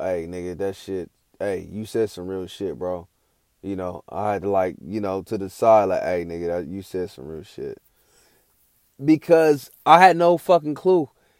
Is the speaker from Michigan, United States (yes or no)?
no; Nacogdoches, Texas, United States; born there; I'm like a black redneck. I was born in Nacogdoches, Texas.